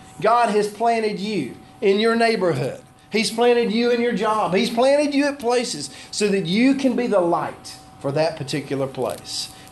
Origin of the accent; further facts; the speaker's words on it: Alabama, United States; I am an American, but I am a temporary American. I'm an Alabamian, but I'm a temporary Alabamian.